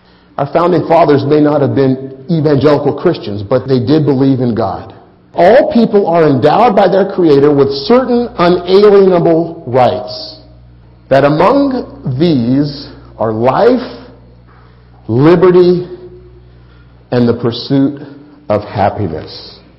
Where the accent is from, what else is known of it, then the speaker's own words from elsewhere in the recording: United States; I'm an American citizen. I happen to live in the greatest country in the world.